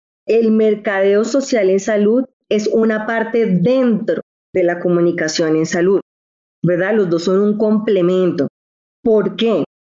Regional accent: Colombia; nos aportan mucho a todos nosotros como colombianos

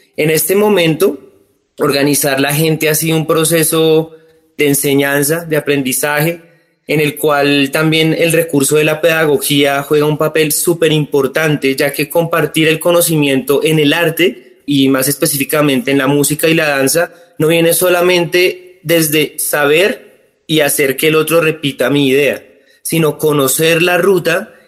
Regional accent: Colombia; lo que somos como colombianos

